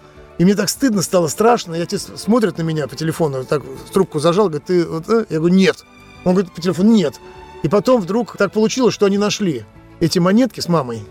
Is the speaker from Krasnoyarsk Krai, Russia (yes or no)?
no; Moscow, Russia; мы же москвичи, откуда мы персики можем увидеть, только в магазине